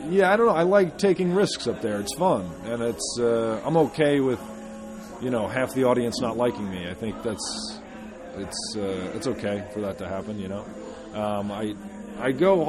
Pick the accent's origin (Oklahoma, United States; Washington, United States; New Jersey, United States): New Jersey, United States; also born or lived in San Diego, California / Los Angeles, California; I'm from New Jersey, but I actually started out in California, in San Diego. I lived out there for 4 years, L.A. for 1 year.